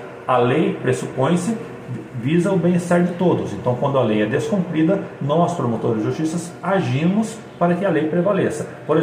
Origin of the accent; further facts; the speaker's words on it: Ribeirão Preto, São Paulo, Brazil; A faculdade que eu cursei na cidade de Ribeirão Preto, que é onde eu nasci e cresci, era uma faculdade paga